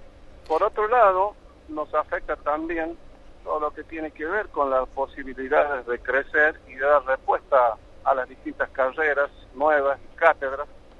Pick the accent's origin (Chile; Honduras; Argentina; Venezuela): Argentina; La Rioja; lo estoy planteando como riojano, como hombre del interior de la provincia, originario de lugares muy alejados de la capital